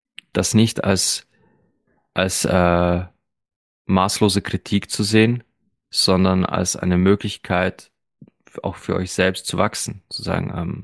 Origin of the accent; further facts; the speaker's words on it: Austria; wie man bei uns in Österreich sagt